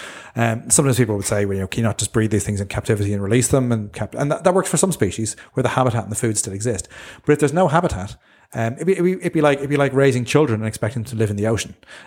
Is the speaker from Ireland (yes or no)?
yes; Dublin, Leinster, Ireland; I grew up in South Dublin, went to the Wicklow Mountains all the time.